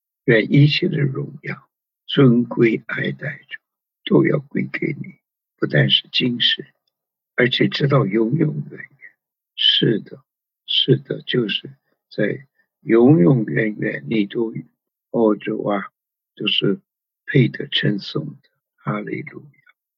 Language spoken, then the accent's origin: Chinese; China; 如同我们中国人呢，对于啊中国的这些思想家、儒家的这些思想学者尊敬一样